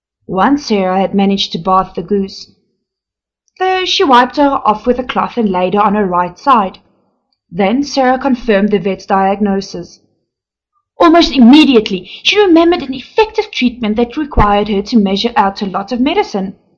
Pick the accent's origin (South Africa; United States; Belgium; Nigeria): South Africa; first language Afrikaans; English is a second language; born in a small little town on the east rand of South Africa called Nigel. It has always been a little farm town where most of the people only speak Afrikaans.